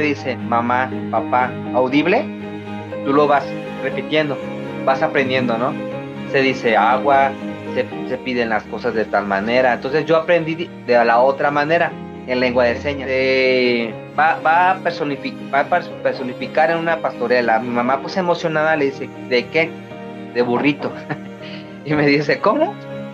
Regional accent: Mexico City, Mexico; born there; Sí, nací en la Ciudad de México.

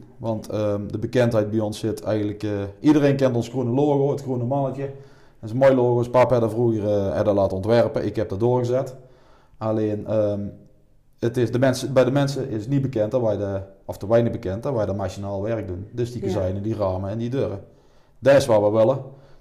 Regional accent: Deurne, North Brabant, Netherlands; Ik ben geboren in de Koolhof. Of in ieder geval in het ziekenhuis in Deurne, maar wij zijn opgegroeid in de Koolhof.

